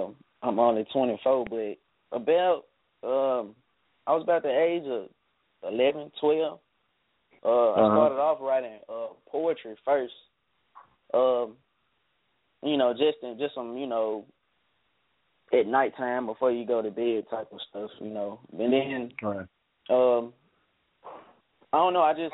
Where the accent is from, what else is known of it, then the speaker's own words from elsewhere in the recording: Memphis, Tennessee, United States; being that I am from Memphis, and also shout out to my city, man.